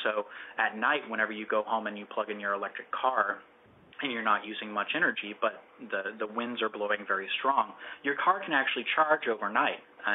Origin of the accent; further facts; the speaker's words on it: Missouri, United States; I'm originally from Missouri, and out in Kansas and in Missouri and Oklahoma, we have a lot of tornadoes.